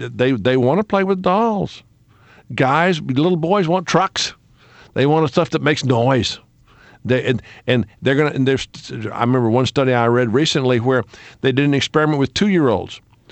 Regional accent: Texas, United States; I grew up in Texas. You know, everybody's got a gun in Texas.

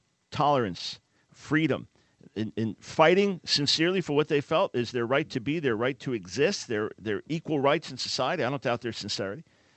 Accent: New York, United States; Frank and I are, Frank's New Jersey, Mitchell's New Jersey, I'm from New York.

